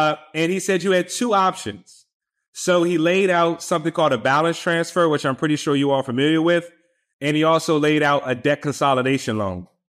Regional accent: Washington, District of Columbia, United States; I'm born and raised in Washington, D.C., I attended Virginia Commonwealth University, VCU Rams, in Richmond, Virginia.

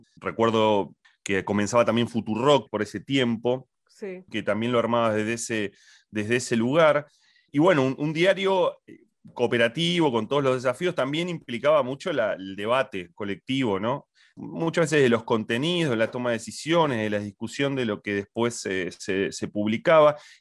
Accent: Caseros, Buenos Aires Province, Argentina; Empecé a hacer radio a los 15 años, de casualidad, con un remisero. Yo soy de Caseros

